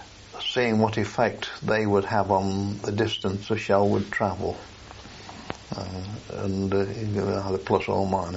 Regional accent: United Kingdom; we're British

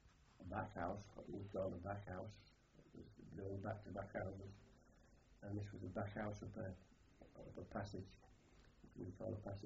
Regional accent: Bradford, Yorkshire and the Humber, United Kingdom; born there; I was born in Bradford District, Bradford Moor District, February 4th, 1923.

